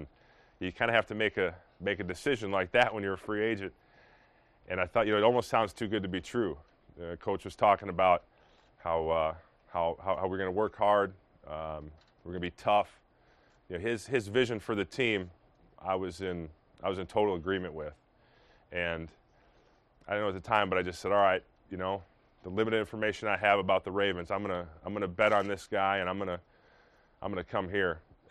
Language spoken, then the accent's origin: English; Minnesota, United States; the Minnesota Vikings, which was the team I grew up in Minnesota. So that's the team I grew up rooting for.